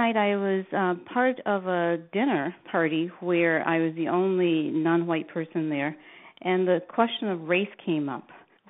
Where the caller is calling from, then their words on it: Seattle, Washington, United States; I'm calling from Seattle, Washington. First of all, I'm African American.